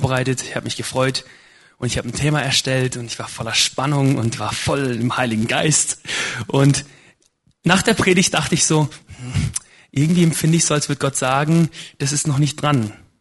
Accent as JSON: {"language": "German", "country": "Germany", "said": "ich komme aus Bahnbahn aus Deutschland."}